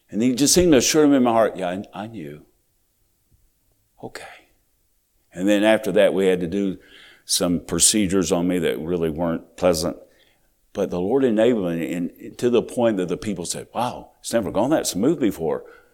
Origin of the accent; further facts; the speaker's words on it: Georgia, United States; we used to call them stickers when I was growing up in South Georgia